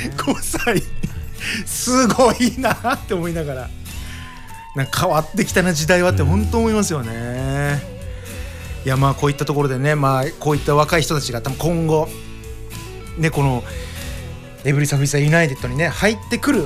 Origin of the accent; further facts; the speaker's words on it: Numazu, Shizuoka, Japan; 沼津市の明日かってとこ出身なんですけど